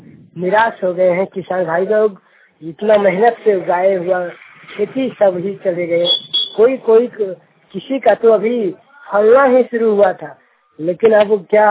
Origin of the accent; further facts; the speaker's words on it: Deori, Jharkhand, India; ग्राम बक्को, थाना देवरी, जिला गिरिडीह, झारखंड।